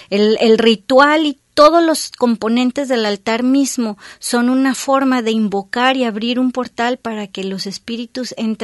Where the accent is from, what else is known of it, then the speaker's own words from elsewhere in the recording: Mexico; Yo soy mexicana, estoy muy orgullosa de mis orígenes, de mi país